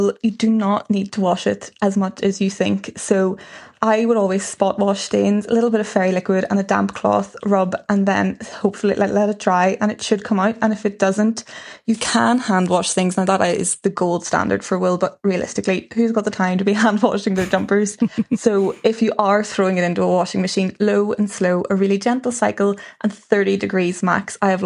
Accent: Ireland; I think as Irish people, especially in this weather, we're so adept at layering anyway.

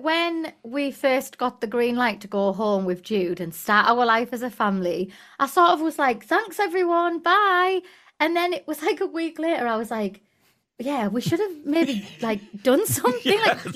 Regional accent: Newcastle, North East England, United Kingdom; Oh well, I'm a Geordie

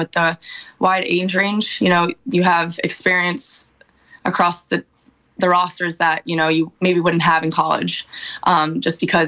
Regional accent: New York, United States; Yeah, so I grew up in New York, Rockland County, New York.

